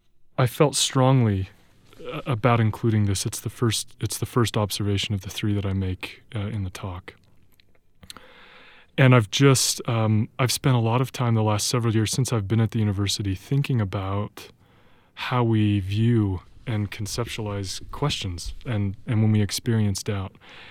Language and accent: English; Rexburg, Idaho, United States; So I was raised in Rexburg. I wasn't born in Rexburg, but I was raised here. And my parents still live in Rexburg.